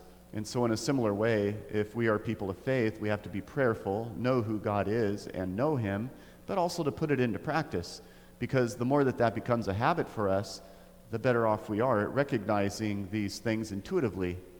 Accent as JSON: {"language": "English", "region": "Oregon", "country": "United States", "said": "We're like, Brian, I'm from Oregon. I know what clouds look like."}